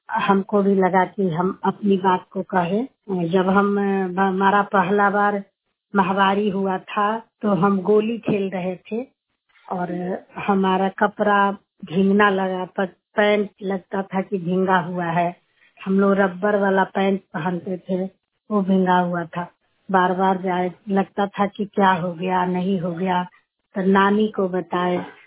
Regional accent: Madhubani, Bihar, India; और हम मधुबनी पंचायत से हैं।

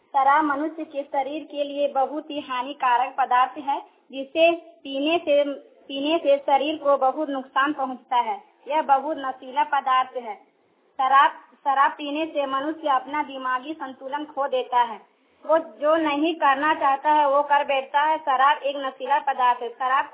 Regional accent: Bhalwara, India; मैं 9th class में पढ़ती हूँ। मैं भलवारा गांव से आती हूँ। मैं उच्च विद्यालय मोरांगी में पढ़ती हूँ।

